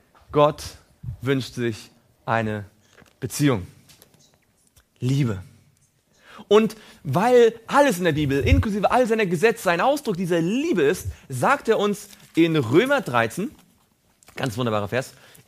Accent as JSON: {"language": "German", "region": "Mecklenburg-Vorpommern", "country": "Germany", "lives_now": "Stuttgart, Germany", "said": "ich komme aus der Nähe von Rostock, jetzt wohne ich hier in Stuttgart. Es war weit genug."}